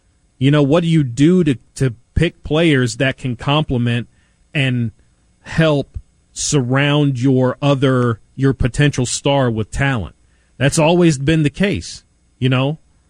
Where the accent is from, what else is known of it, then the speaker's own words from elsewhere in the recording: Kansas City, Missouri, United States; I'm born and raised in Kansas City.